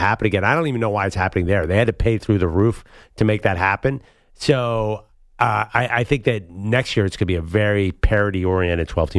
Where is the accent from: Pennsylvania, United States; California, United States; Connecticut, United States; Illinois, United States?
Pennsylvania, United States; Philadelphia; It's a very popular school where I'm from Philadelphia.